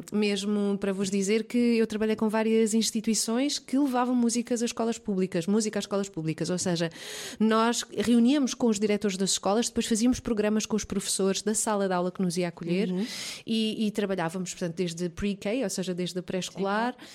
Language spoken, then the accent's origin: Portuguese; Barreiro, Setúbal, Portugal; Eu vivia na Baixa da Banheira, portanto, cresci no Barreiro com os meus avós, depois Baixa da Banheira e Val da Moreira.